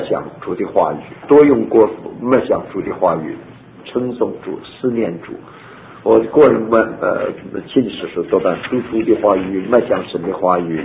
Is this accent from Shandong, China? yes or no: yes; Shandong, China; accent: Shandong; 这是我们山东话，北方话啊。